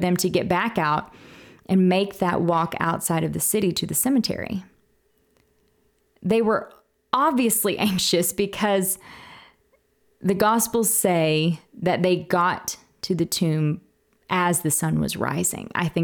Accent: Oklahoma, United States; I'm from Oklahoma, and it's one of those things, you remember where you were when you heard the news of the bombing, if you're an Oklahoman.

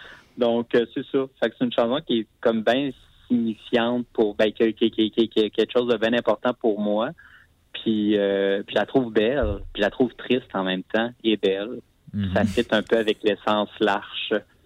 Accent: Val-d'Or, Quebec, Canada; Moi, je viens de l'Abitibi, je viens de Val-d'Or.

